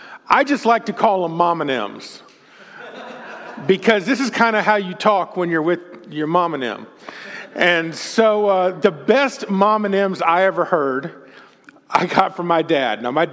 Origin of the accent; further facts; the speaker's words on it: Texas, United States; also born or lived in Mississippi / Alabama; I'm sure y'all can probably tell from my accent, I am not from the Midwest. I am from the great, far, far land of the Deep South. I was born and raised in Texas. I am a native Texas boy